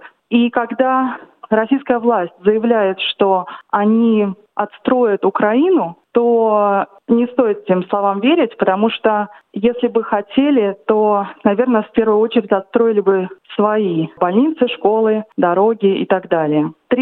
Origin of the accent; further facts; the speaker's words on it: Sydney, New South Wales, Australia; я бухгалтер из Сиднея, а по первому образованию экономист.